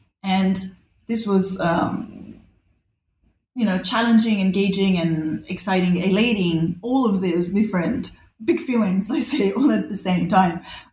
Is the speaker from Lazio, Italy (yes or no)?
yes; Rome, Lazio, Italy; also born or lived in Bali; I grew up in Rome and in Bali, actually, two places where history is everywhere all the time.